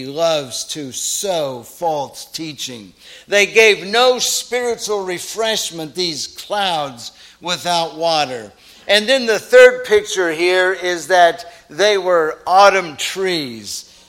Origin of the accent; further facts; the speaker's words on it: St. Petersburg, Florida, United States; As a kid growing up in St. Petersburg, Florida, on a regular basis, we went to the beach